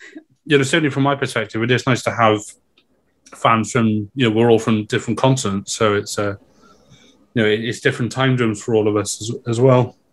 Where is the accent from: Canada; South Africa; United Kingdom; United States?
United Kingdom; Cardiff, Wales; also born or lived in England; I am in the neighbouring country of England, which is called Wales. I live in the capital, which is called Cardiff. I actually live right by the sea. And I am born and bred in Wales. I did live in England for 6 months, but I am very, very Welsh.